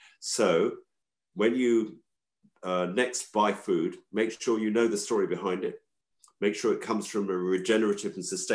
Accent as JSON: {"language": "English", "region": "London", "country": "United Kingdom", "tie": "born or raised there", "said": "we were a community of six people who got back to the land here in 1973 from London, because I grew up in London."}